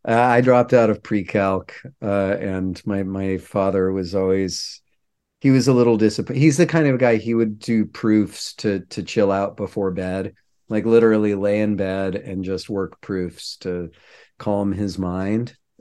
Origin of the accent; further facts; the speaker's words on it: Santa Barbara, California, United States; I was born in Santa Barbara. My dad taught at the university. Mom was in like local environmental politics, and so I've been here almost 52 years.